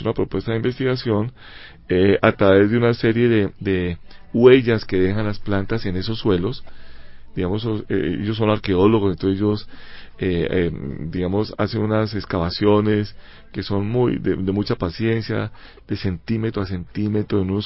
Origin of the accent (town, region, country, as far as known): Bogotá, Colombia